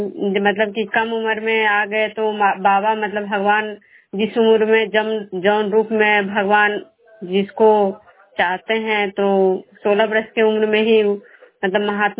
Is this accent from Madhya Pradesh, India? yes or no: no; Bishnupur, Bihar, India